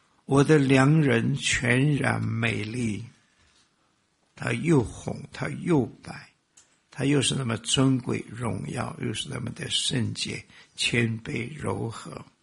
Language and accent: Chinese; China; 他真的很爱我们中国人。